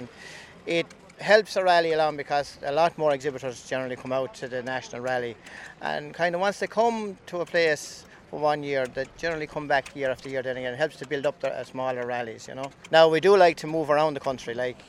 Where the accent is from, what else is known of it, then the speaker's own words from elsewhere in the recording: Thurles, Munster, Ireland; I'm from Thurles there.